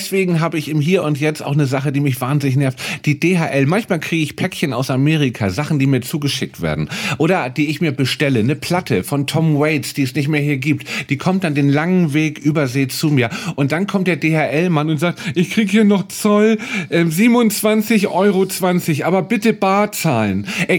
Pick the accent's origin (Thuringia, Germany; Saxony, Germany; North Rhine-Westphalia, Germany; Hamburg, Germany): Hamburg, Germany; Weil das war meine Heimatstadt, das war die ausverkaufte Sporthalle.